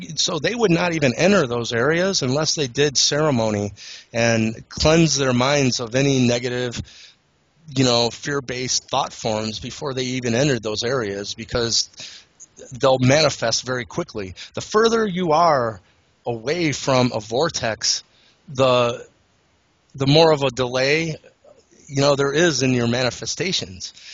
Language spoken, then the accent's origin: English; Eastlake, Ohio, United States; Well, I remember growing up in Eastlake, Ohio, that there was a talk that there was some type of mound up on the hill from where I live.